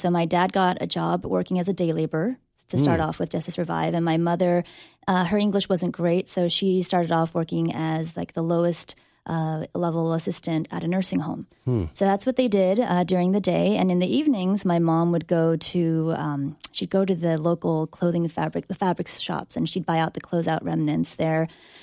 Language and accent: English; Cypress, California, United States; born or raised there